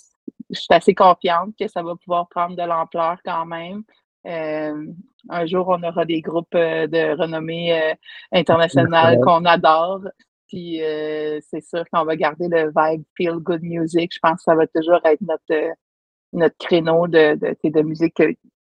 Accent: Granby, Quebec, Canada; Moi, je viens de Granby

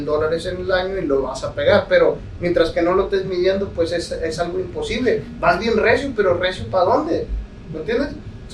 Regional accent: Mexico; now in United States; Un saludo para todos la gente de mi tierra. No nada más porque te vengas a Estados Unidos vas a hacer dinero.

